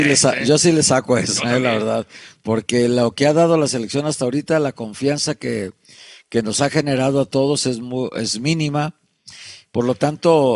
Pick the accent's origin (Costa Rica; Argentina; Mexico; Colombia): Mexico; Guadalajara, Jalisco; Voy a mi tierra a ver si me dejan entrar ahí al estadio para ver a la selección